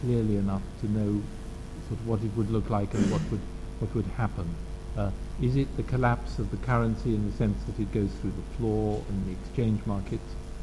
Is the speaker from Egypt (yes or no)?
no; United Kingdom; Maybe because I'm British and tend to operate in understatements and a slightly self-deprecating manner